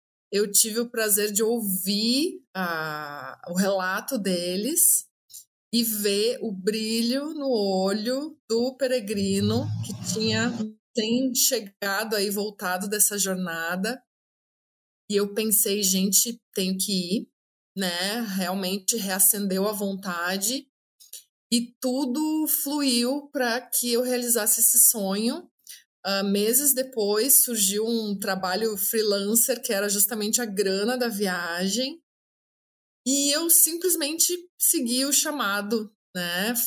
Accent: Porto Alegre, Rio Grande do Sul, Brazil; moved away; Eu sou de Porto Alegre. E nós fomos numas férias para Maceió, gostamos da cidade e simplesmente decidimos mudar para lá.

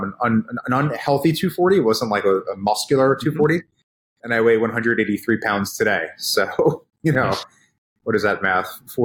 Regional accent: New York, United States; As a kid growing up in New York, I was able to go to some awesome restaurants

